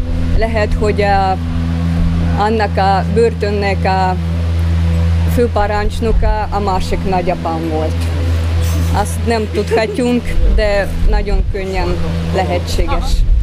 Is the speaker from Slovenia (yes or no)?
no; Astrakhan, Astrakhan Oblast, Russia; now in Paks, Hungary; és Pakson lakom. És igaz, hogy Szovjetunióban születtem, egy nagy pári városban, Asztrahányban. Ez a Oroszországnak a déli határnál fekszik, a Kaszpi-tengernél